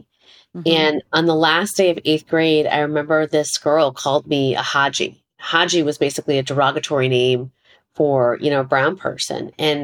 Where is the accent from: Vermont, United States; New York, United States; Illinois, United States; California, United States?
Illinois, United States; Chicago; No, I was born here in Chicago, Illinois.